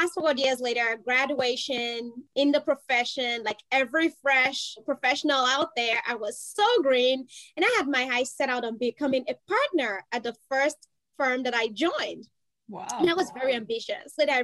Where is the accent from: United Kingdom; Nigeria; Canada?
Nigeria; accent: Nigerian; now in New York, United States; Nigeria, because that's where I spent most of my early years before returning back to the state. And like every good Texan, I got here as soon as I could.